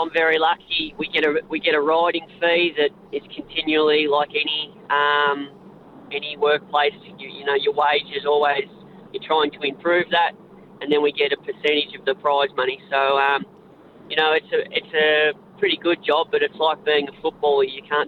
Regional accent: Swan Hill, Victoria, Australia; now in Bendigo, Australia; I was born and raised in Swan Hill, as you said earlier. So Swan Hill's 4 hours from Melbourne, and I did majority of my riding out of Swan Hill, and just recently moved to Bendigo 2 years ago

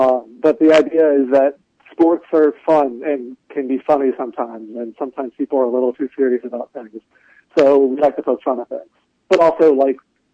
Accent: Slidell, Louisiana, United States; Yeah, and I'm from South Louisiana. I'm from Slide Hill, so I knew a bunch of people that went to Southern Miss.

